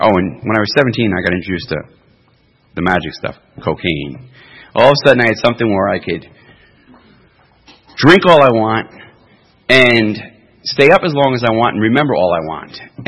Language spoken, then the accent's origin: English; New York City, New York, United States; I don't know anybody growing up in New York City that ever drank socially.